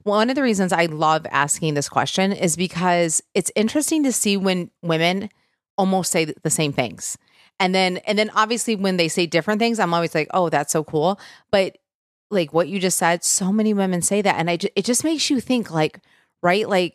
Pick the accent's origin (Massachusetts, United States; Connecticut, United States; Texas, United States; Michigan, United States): Michigan, United States; now in Nashville, United States; I'm originally from Michigan, so I get it. I'm in Nashville